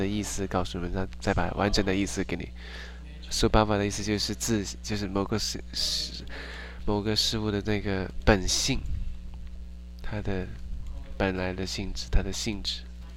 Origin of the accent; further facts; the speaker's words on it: Germany; accent: German; Chinese is a second language; 就是我这个德国口音，超级酷